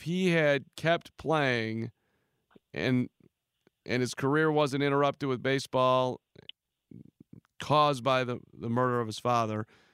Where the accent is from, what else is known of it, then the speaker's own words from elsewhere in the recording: Chicago, Illinois, United States; growing up in Chicago